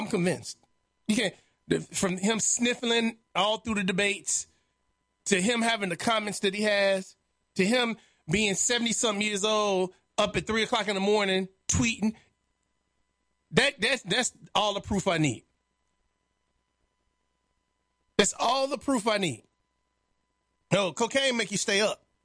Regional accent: Chicago, Illinois, United States; Now, I'm from Chicago. Ain't no damn cows around Chicago.

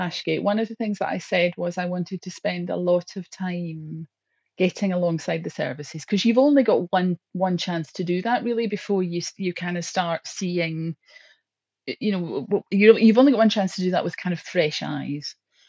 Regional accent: Glasgow, Scotland, United Kingdom; born there; I am the Chief Executive of Ashgate Hospice. I was born in Glasgow in 1965.

